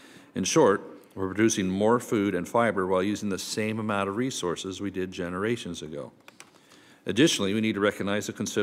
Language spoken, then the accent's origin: English; California, United States; especially significant fires in my home state of California.